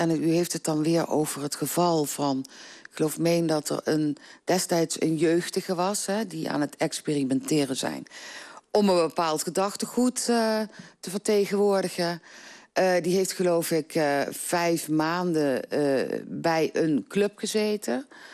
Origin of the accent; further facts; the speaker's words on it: Gelderland, Netherlands; now in Venlo, Netherlands; Nou, 32 jaar geleden ben ik hier komen wonen. Ik kom eigenlijk oorspronkelijk uit Zuid-Gelderland, onder de rivieren.